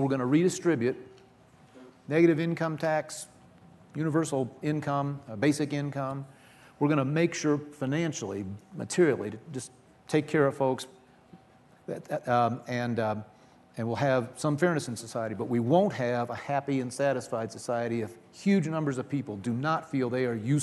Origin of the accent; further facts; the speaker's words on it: Indiana, United States; A data point just came out in my home state. 40% of the entire, call it GDP, of the state of Indiana is now in one city, the metro area around Indianapolis.